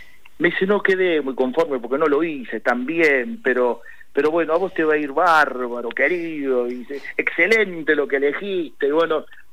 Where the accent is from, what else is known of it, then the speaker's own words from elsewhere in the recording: Córdoba, Argentina; soy de Córdoba